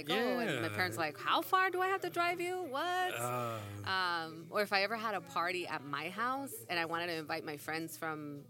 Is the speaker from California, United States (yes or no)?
yes; Los Angeles, California, United States; You know, I grew up in Boyle Heights. I knew like the community and the people, but I didn't have those connections